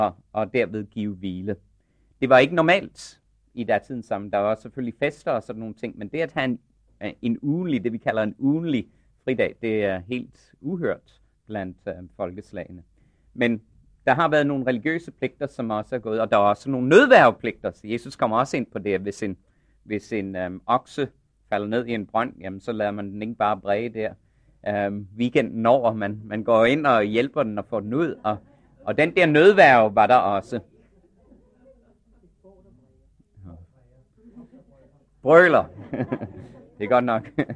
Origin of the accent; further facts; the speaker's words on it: Australia; Ja, jeg er selv australier